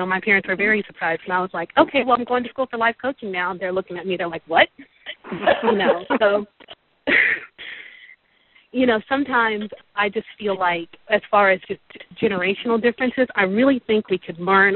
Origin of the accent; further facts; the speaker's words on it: Fort Campbell, Kentucky, United States; from Fort Campbell, Kentucky.